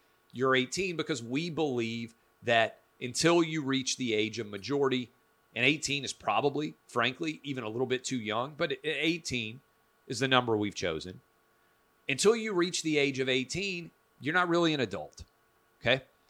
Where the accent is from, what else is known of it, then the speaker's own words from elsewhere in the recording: Nashville, Tennessee, United States; Finally, you guys know, born and raised in Nashville, public school K through 12.